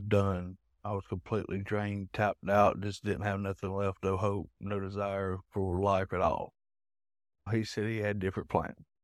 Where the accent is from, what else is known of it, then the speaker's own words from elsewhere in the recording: Athens, Georgia, United States; I'm 46 years old. I'm from Northeast Georgia, Athens, Cumbers area.